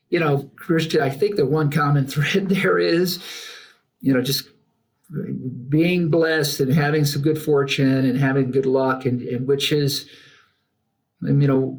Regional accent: Texas, United States; now in Aspen, United States; those 18 solid growing up years down in South Tex

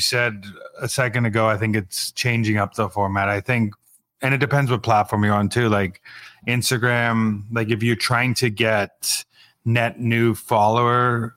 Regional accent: San Diego, California, United States; But I grew up in San Diego, so like Mexican food was like you could choose by like the local burrito shop or Taco Bell.

